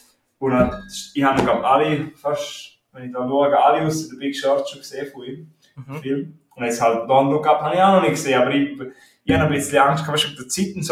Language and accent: German; Graubünden, Switzerland; Ja, ich meine, für mich als Bündner ist halt so krass